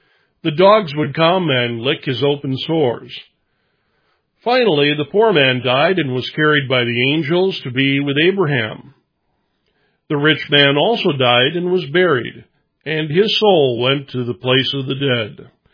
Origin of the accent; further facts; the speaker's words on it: Midwest, United States; born there; I was born in the Midwest part of the United States in the 1950s.